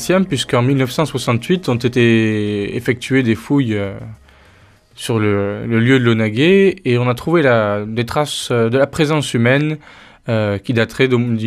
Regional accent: Hauts-de-France, France; Ah, je suis du Nord.

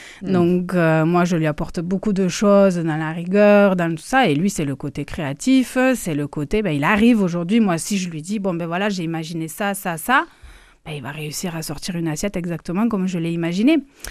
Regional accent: Toulouse, Occitanie, France; born there; also born or lived in Paris; j'ai décidé de revenir dans ma ville natale, donc Toulouse, après des années à Paris.

